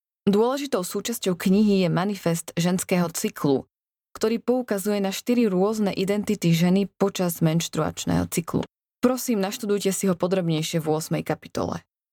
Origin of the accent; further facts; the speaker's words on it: Michalovce, Košice Region, Slovakia; Pochádzam z Michaloviec a meriam 159 cm.